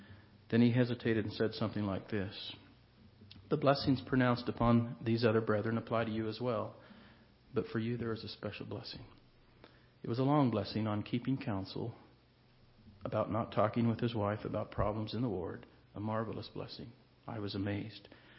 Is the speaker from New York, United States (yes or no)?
no; Arizona, United States; Even today, as you drive up and down the Gila River Valley in my hometown, careful observation reveals tons of earth, cable, steel, wire, and cement